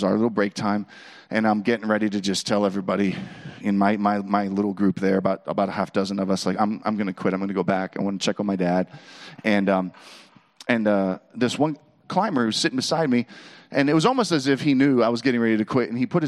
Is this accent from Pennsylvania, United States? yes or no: yes; Pittsburgh, Pennsylvania, United States; And then my thought is like, I'm from Pittsburgh. I cannot receive this man's prayer right now.